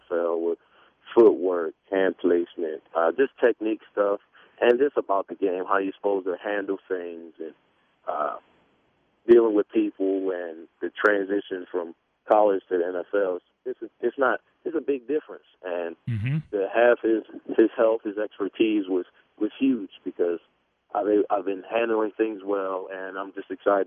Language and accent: English; Philadelphia, Pennsylvania, United States; And, you know, the great area is a little different from where I grew up at in Philly.